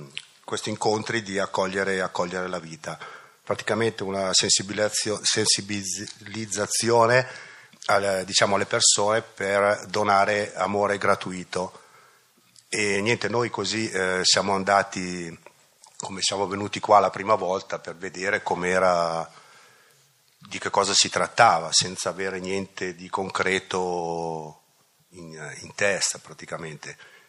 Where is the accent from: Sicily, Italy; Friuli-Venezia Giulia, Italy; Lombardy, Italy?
Lombardy, Italy; siamo una coppia, veniamo dalla provincia di Bergamo